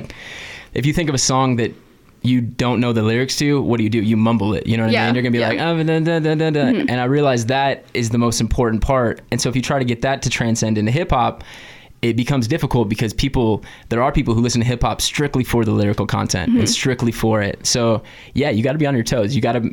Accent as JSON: {"language": "English", "region": "California", "country": "United States", "said": "cause I'm from California originally"}